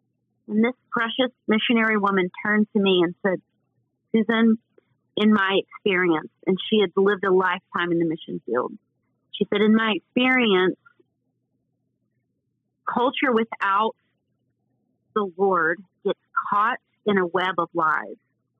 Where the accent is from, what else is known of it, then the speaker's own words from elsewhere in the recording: the South, United States; heat I had never known, and I grew up in the South.